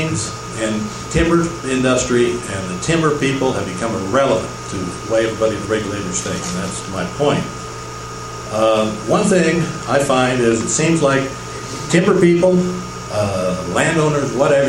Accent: Eureka, California, United States; I'm an RPF. I'm from the Eureka area.

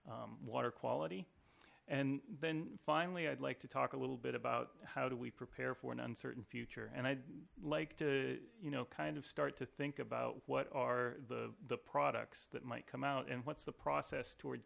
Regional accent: Washington, United States; now in San Francisco, United States; I grew up in Washington State and went to graduate school at the University of Florida, and eventually ended up here in the San Francisco Bay region, and I've been here for about 10 years now.

